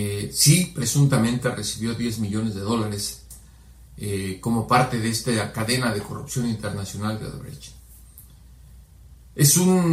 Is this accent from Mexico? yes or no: yes; Mexico